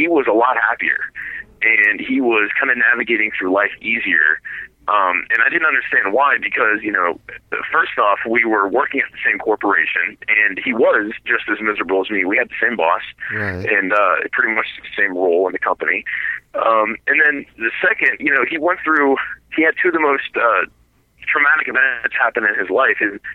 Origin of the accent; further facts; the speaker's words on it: Lebanon, Ohio, United States; also born or lived in Knoxville, Tennessee; Oh, no, I'm originally from Ohio, Dayton, Ohio, just south of the city, in a little city called Lebanon.